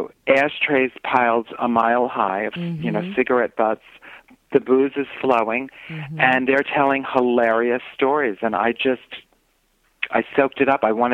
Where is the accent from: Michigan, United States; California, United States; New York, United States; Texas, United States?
New York, United States; New York City; Well, I was born in the Bronx, but I grew up on an island in the Bronx as well. It was called City Island, and it was a tiny little island in the North Bronx, about a mile long and about a half mile at its widest.